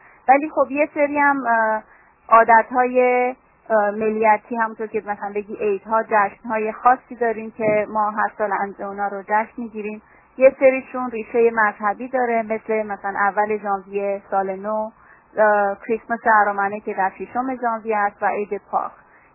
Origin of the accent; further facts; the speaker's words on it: Tehran, Tehran Province, Iran; now in Providence, United States; در تهران متولد شدم و تحصیلاتم رو تا مقطع فوق لیسانس در تهران انجام دادم و الانم دارم تحصیلات دوره دکترام رو در دانشگاه براون در پراویدنس ادامه میدم.